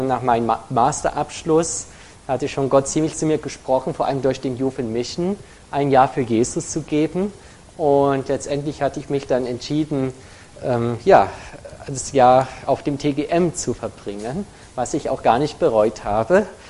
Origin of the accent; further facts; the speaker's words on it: Leipzig, Saxony, Germany; accent: Saxon; ich komme aus Leipzig, aus Leipzig, wie wir so schön sagen, auf Sächsisch.